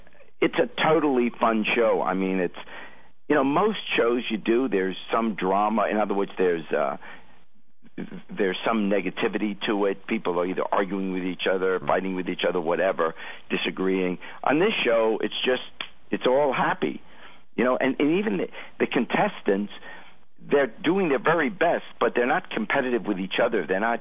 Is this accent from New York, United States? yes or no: yes; New York, United States; also born or lived in England; And, I grew up in New York.